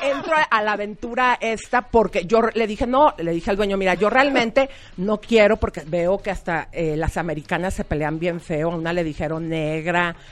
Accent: Mexico City, Mexico; yo soy chilanga. Entonces, estar para mí aquí en México, o sea, me lleno de nostalgia con todos los cambios que hay. Y pues me fascina mi ciudad.

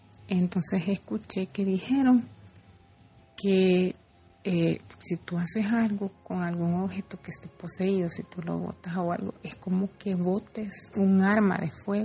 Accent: El Salvador; Yo soy del Salvador.

